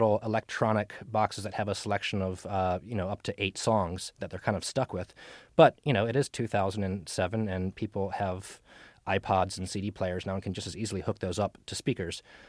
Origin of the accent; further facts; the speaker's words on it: Virginia Beach, Virginia, United States; But that was the one that I heard a lot growing up in Virginia Beach, at least.